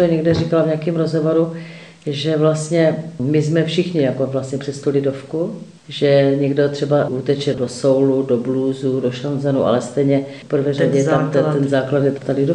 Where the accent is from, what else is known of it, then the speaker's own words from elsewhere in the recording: Olomouc, Olomouc Region, Czechia; Ja som chodila po soutěžích v Olomouci, že pocházím z Olomouce